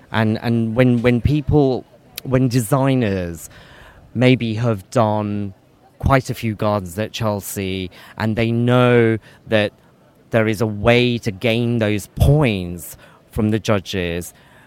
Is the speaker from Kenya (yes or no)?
yes; Kenya; born there; I have an Indian ancestry. I was born in Kenya.